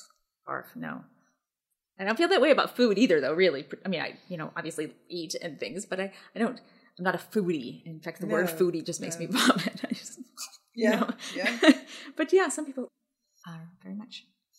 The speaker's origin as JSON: {"language": "English", "town": "Seattle", "region": "Washington", "country": "United States", "tie": "born or raised there", "also_born_or_lived": "Baltimore", "said": "And that actually came in handy, not just growing up in Seattle, but when I moved to, when I went to college, I went to college in Baltimore."}